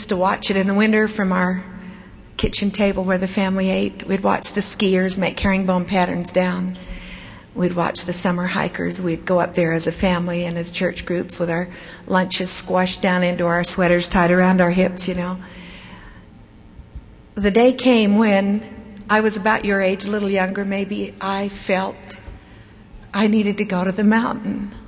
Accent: Salt Lake City, Utah, United States; I grew up in Salt Lake City on Capitol Hill.

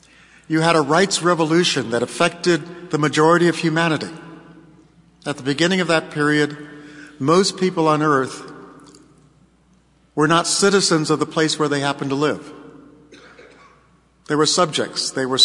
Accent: New Mexico, United States; I grew up in New Mexico, so I'm used to the desert and its wonderful pleasures.

